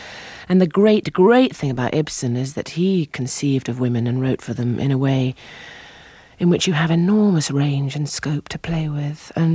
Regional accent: England, United Kingdom; Also, I think because we're English, I don't think, I mean, clearly we're not anything like Latin Americans

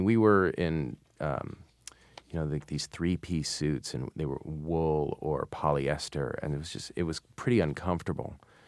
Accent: New Jersey, United States; born there; also born or lived in New York / Kansas / California; And I was born in New Jersey, and we moved around a lot because he just kept getting transferred.

